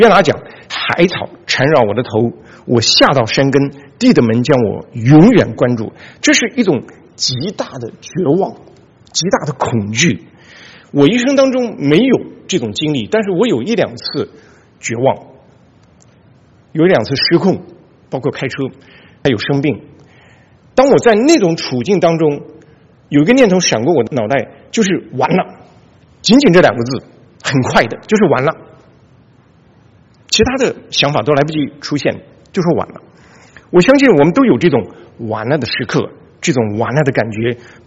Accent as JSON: {"language": "Chinese", "region": "Inner Mongolia", "country": "China", "tie": "born or raised there", "said": "我小的时候在内蒙古长大"}